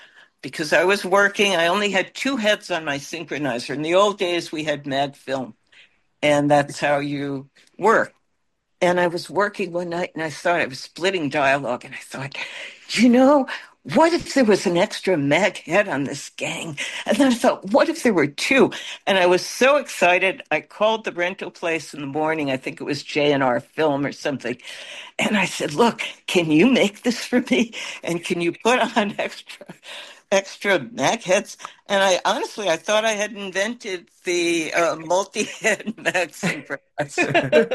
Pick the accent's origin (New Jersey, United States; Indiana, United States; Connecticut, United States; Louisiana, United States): Connecticut, United States; I grew up in Connecticut, which is a far cry from Hollywood.